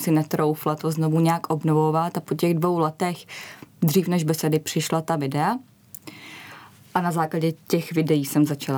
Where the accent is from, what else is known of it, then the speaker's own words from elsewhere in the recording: Turnov, Liberec Region, Czechia; born there; A udělali jsme tu besedu v Turnově, v mém rodném městě